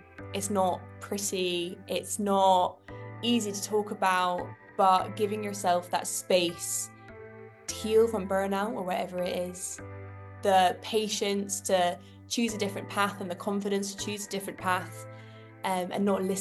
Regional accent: Scotland, United Kingdom; I am from Scotland originally.

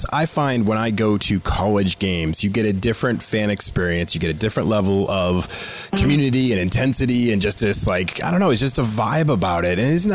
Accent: Boston, Massachusetts, United States; So I'm originally from Boston, which means I am an obnoxious Boston sports fan.

